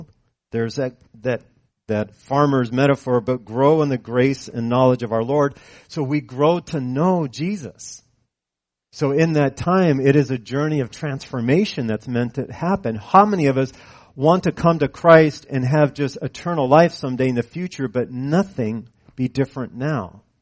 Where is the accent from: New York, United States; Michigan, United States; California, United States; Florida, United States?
California, United States; And so this was when, you know, I'm from California, and I've never, you know, I don't know if I'd ever been on a farm.